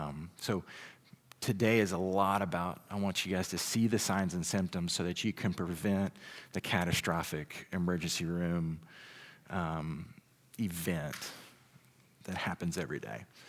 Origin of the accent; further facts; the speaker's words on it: Saginaw, Michigan, United States; also born or lived in Chattanooga; So I grew up in Saginaw, so I'm a local boy. Just lived here. I lived in Chattanooga, Tennessee for about 8 years.